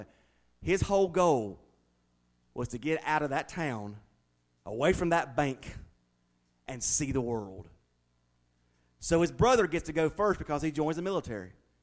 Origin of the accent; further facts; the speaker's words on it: Statesville, North Carolina, United States; See, I was born and raised in Statesville.